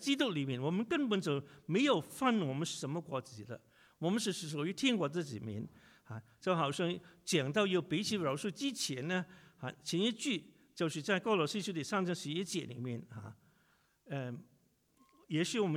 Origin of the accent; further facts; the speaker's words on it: China; 我们中国人来讲呢、啊在国内也稍微好一点